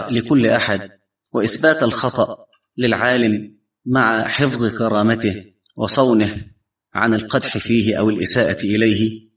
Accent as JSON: {"language": "Arabic", "country": "Egypt", "said": "وعندنا في مصر"}